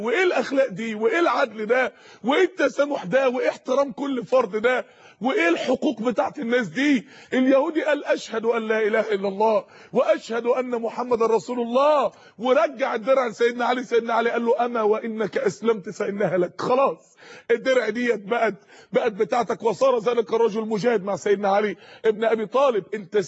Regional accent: Egypt

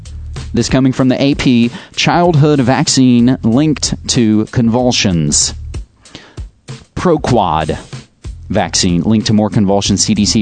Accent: West Virginia, United States; Jumping to my home state of West Virginia

